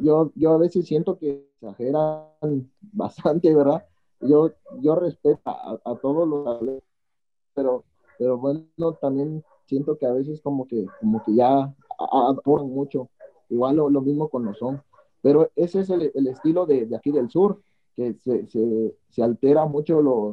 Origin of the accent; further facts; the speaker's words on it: Oaxaca, Mexico; Yo soy de aquí, mi pueblo se llama Lalistague de Cabrera. Ese, digamos, podría decirse, bueno, aquí Oaxaca se divide por regiones, y pues nosotros estamos en la región del centro.